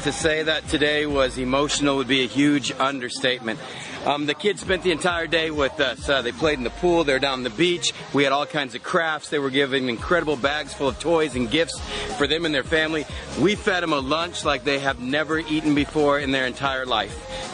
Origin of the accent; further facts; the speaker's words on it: California, United States; "Michigan? I'm from California." I said, "Michigan's a long way."